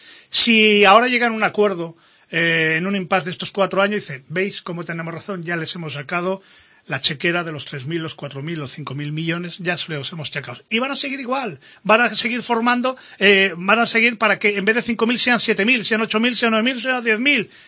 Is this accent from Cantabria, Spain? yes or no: yes; Cantabria, Spain; Yo como cántabro